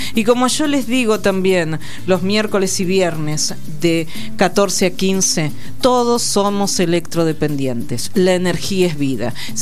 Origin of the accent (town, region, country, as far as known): Argentina